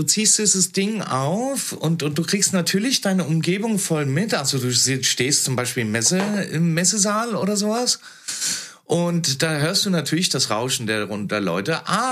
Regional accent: Italy; wo ich aufgewachsen bin in Italien.

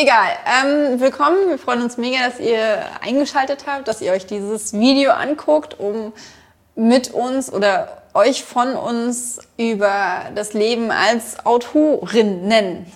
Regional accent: Berlin, Germany; aber ich komme halt aus Ost-Berlin und da sagt man 10:45.

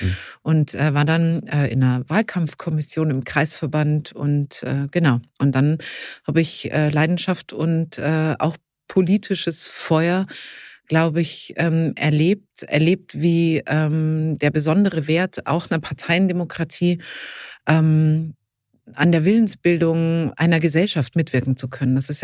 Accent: Bavaria, Germany; born or raised there

